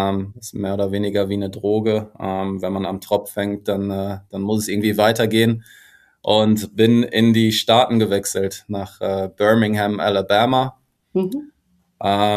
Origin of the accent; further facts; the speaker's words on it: North Rhine-Westphalia, Germany; Ich komme ursprünglich aus NRW